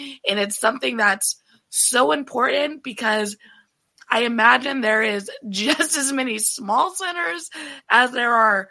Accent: California, United States; also born or lived in Iowa; I'm from California. I'm from the city. I spent some time in, I would say, extremely rural Iowa for college.

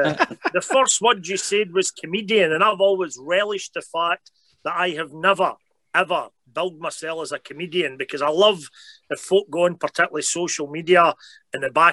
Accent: Scotland, United Kingdom; growing up in Scotland as well

